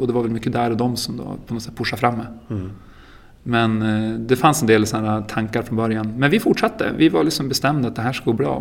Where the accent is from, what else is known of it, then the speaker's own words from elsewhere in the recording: Örnsköldsvik, Västernorrland County, Sweden; also born or lived in Stockholm; jag var från Örnsköldsvik och jag hade ju varit i Stockholm ganska länge också.